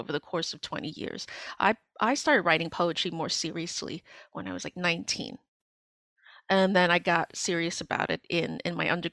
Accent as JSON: {"language": "English", "region": "New York", "country": "United States", "said": "being like a woman, being Cambodian, being a New Yorker, all those things were in there."}